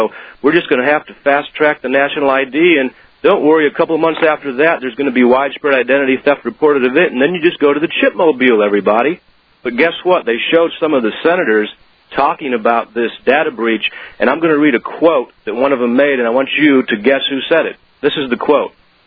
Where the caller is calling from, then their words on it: Virginia Beach, Virginia, United States; Virginia Beach, Virginia.